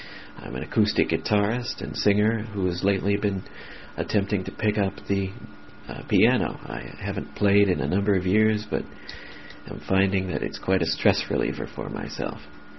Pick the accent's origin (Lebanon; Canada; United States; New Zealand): United States; Michigan; also born or lived in South Dakota / Oregon / Texas / California; I've spent time in Texas and California. I'm born and raised in Michigan, and now I live here.